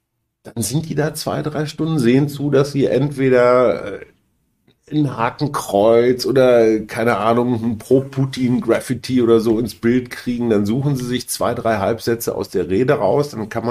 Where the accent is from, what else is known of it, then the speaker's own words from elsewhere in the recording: North Rhine-Westphalia, Germany; Ja, und meine Heimat, mein Heimatbundesland NRW, ne?